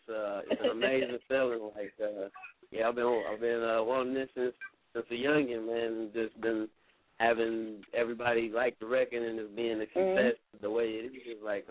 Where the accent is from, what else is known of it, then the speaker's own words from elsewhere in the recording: Indianapolis, Indiana, United States; I'm coming from Indianapolis, Indiana, Midwest, man. 317.